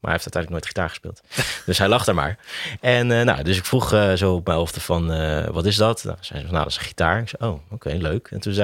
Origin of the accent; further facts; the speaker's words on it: The Hague, South Holland, Netherlands; Geboren en getogen in Den Haag, ja.